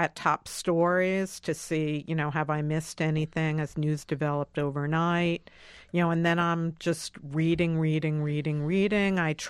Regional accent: Manhattan, New York, United States; My guilty pleasure from the days that I was just growing up in Manhattan on my subway ride is the New York Post.

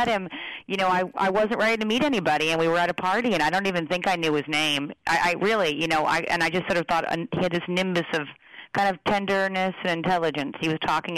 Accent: Alaska, United States; half the book talks about my growing up in Alaska and this sort of love letter to this childhood I had, this extraordinary childhood.

